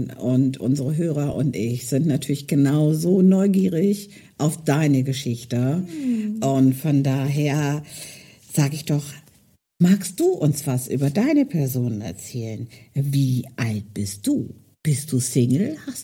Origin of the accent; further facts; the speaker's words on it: Hildesheim, Lower Saxony, Germany; moved away; Ursprünglich komme ich aus Hildesheim, bin aber vor 3 Jahren dort weggezogen und habe meine Wahlheimat hier oben gewählt, im Norden Deutschlands, weil ich mich schon immer irgendwie seegebunden gefühlt habe.